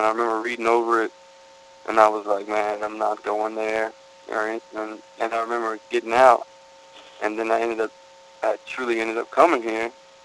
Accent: Greenville, North Carolina, United States; I'm from Greenville, North Carolina. I grew up in an athlete in Greenville, playing football and baseball

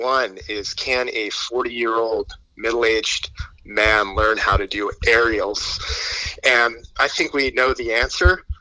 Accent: California, United States; Just growing up in South Orange County, it was like, it's, you know, there's so many hilarious egos and fun people.

